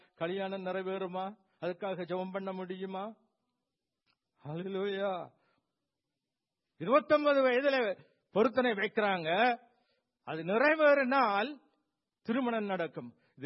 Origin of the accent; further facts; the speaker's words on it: Nainativu, Northern Province, Sri Lanka; born there; என் சொந்த நாட்டிலே, என் பிறந்த இடம் நைனாதீவு